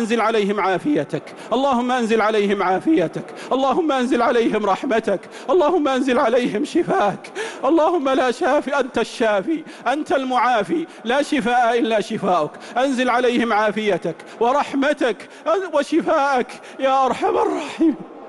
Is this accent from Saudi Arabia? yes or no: yes; Saudi Arabia; اللهم احفظ بلادنا المملكة العربية السعودية